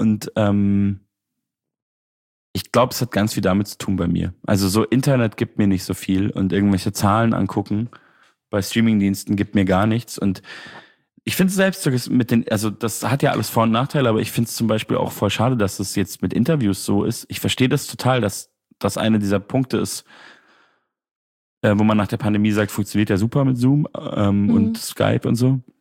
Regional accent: Munich, Bavaria, Germany; Ich komme ja eigentlich aus München.

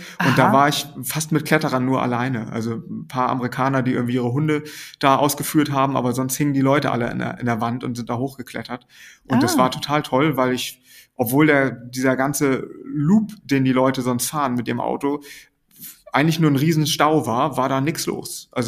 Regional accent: Hamburg, Germany; Hier als Hamburger

